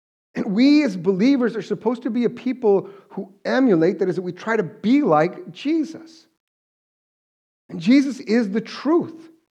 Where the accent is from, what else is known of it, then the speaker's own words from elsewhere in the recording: United States; So I'm an American, and I'm okay with that.